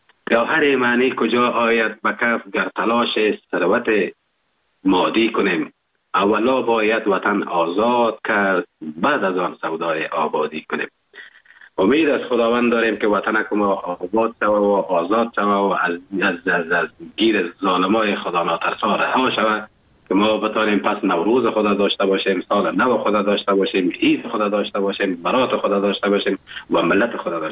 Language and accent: Persian; Afghanistan; now in Germany; اینمی بود که وقتی که من اروپا آمدم، آلمان آمدم، تشویق هموطنها و تشویق تعداد زیاد از افغانهای ناظرینم